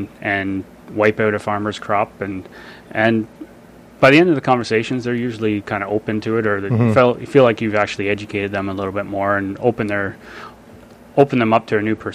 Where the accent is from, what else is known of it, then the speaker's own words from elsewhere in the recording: Rockwood, Ontario, Canada; I grew up kind of in Rockwood, just north of Rockwood, so it's a small town just north of Guelph.